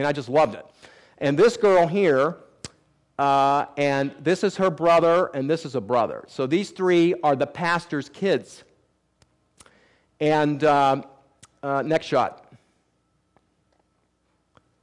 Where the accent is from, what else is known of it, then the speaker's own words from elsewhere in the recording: United States; It's because I'm an American. They revere Americans.